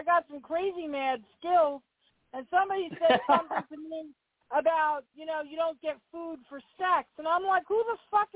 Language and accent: English; Long Island, New York, United States; When I was a kid on Long Island, and I was in the convent, one of the girls.